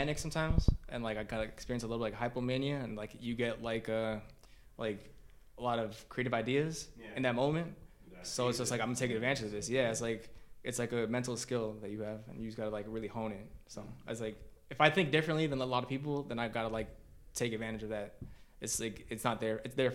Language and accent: English; New York, United States; I'm a New Yorker.